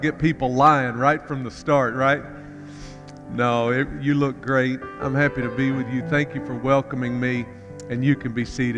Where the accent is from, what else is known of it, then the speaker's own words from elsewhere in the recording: Mississippi, United States; also born or lived in Tennessee; now in Dallas, United States; I live in Dallas, Texas right now, but I was born in Tennessee to the home of an evangelist. My mom and dad were traveling the country preaching when I was born. Settled in Mississippi when I was 18 months old